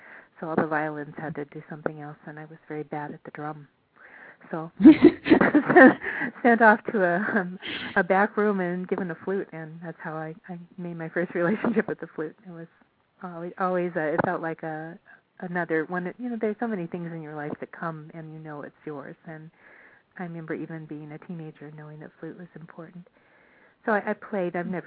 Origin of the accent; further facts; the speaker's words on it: Berkeley, California, United States; in my hometown in Berkeley